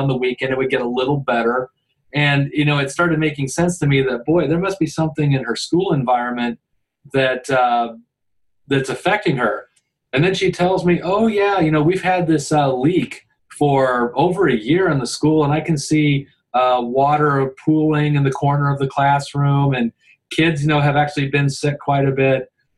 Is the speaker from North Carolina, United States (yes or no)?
no; Fairfield, Connecticut, United States; And we had a school here in my hometown here at Fairfield, Connecticut, that had a roof that was leaking.